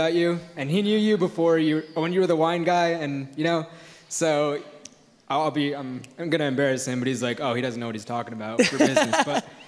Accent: Flemington, New Jersey, United States; also born or lived in Somerville; So first off, I want to say it's a small world. I grew up in Flemington, well, Somerville before that, so.

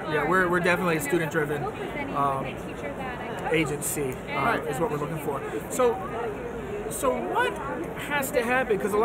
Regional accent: Dallas, Texas, United States; I grew up out in Dallas, Texas, and I'm in the process of maybe planning a trip

